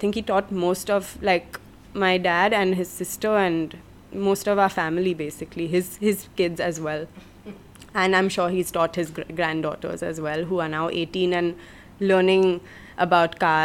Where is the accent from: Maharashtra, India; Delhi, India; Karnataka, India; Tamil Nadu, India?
Maharashtra, India; Pune; I'm 28. I'm from Pune in Maharashtra.